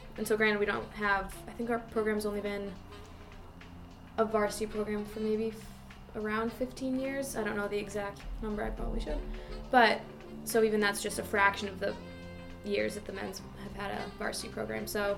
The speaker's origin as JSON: {"language": "English", "region": "Massachusetts", "country": "United States", "said": "So I know myself, I'm local. I'm from Massachusetts, so my family's always there."}